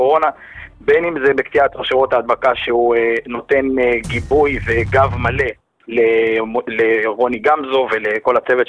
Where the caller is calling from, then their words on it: Jerusalem, Jerusalem District, Israel; מירושלים.